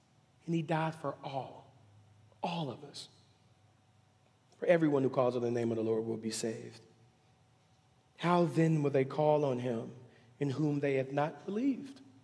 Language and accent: English; the South, United States; I'm from the South, right?